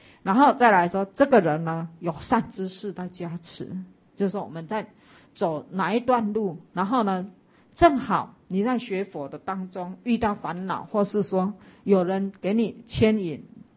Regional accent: Taichung, Taiwan; 像以前我们那边台中到哪里也是有

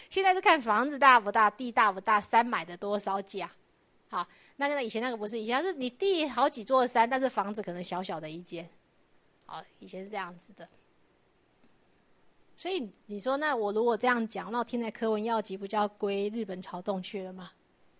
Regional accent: Caotun, Nantou County, Taiwan; 那以前我们那乡下也不小，那时候是彰化、草屯啊

